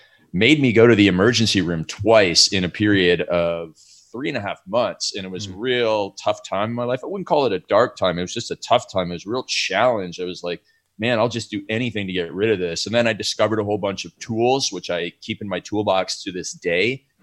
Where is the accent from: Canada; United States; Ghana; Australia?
Canada; if you start all the way back when I was in high school, I grew up in Canada.